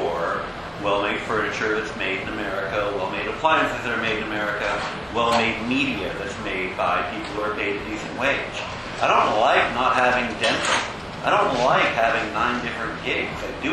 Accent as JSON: {"language": "English", "country": "Canada", "tie": "born or raised there", "said": "grew up in Canada where people die from exposure."}